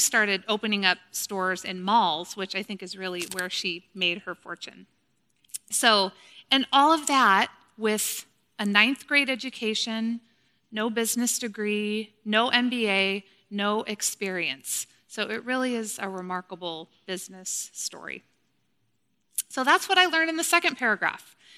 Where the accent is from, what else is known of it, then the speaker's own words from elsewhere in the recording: Salem, United States; I grew up in Salem, and I ate a lot of Auntie Ann's pretzels.